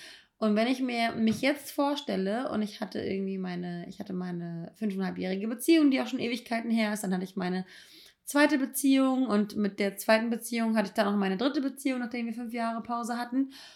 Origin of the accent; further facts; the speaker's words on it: Braunschweig, Lower Saxony, Germany; weil ich habe letztens mein Crush, als ich 16 war, aus meiner Heimat Braunschweig, den fand ich mit 16 ganz, ganz toll.